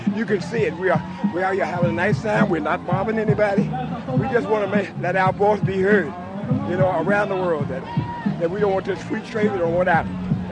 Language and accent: English; Boston, Massachusetts, United States; In my hometown of Boston, I saw it firsthand where my brother was voting for 25 years.